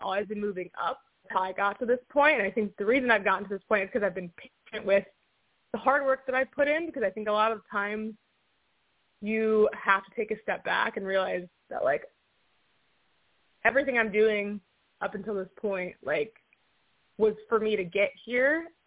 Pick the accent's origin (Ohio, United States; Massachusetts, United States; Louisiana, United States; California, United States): Ohio, United States; Toledo; now in Orlando, United States; So I'm from Toledo, Ohio. Originally, I now live in Orlando, Florida.